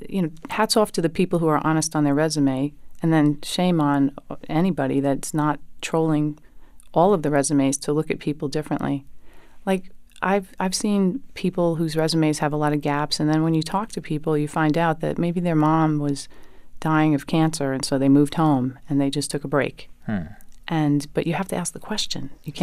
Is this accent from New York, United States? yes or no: yes; New York City, New York, United States; I grew up in New York City, in Brooklyn, and we rented an apartment, didn't have a car, took the bus.